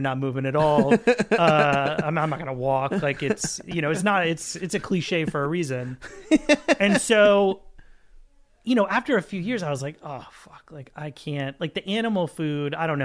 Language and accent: English; Miami, Florida, United States; I'm from Miami, so like finding like a place like that is...